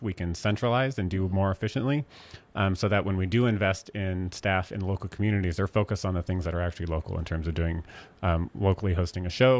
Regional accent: Oregon, United States; also born or lived in Northern California; So I think, so I grew up in Southern Oregon and Northern California, actual Northern California, not the Bay Area, but Northern California.

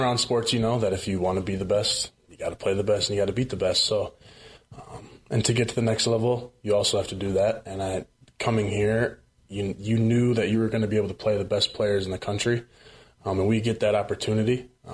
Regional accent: Whitefish Bay, Wisconsin, United States; I grew up in Whitefish Bay, so there wasn't a lot of fishing.

